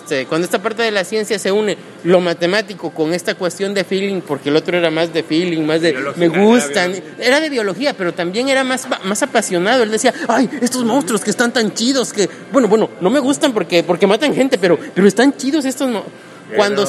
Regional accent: Mexico; nosotros hemos visto más de esas películas, de esas cuestiones como mexicanos

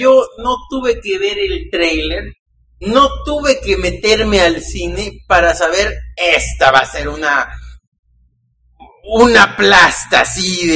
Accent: Mexico; como mexicanos, así de descreídos estamos acerca de los políticos

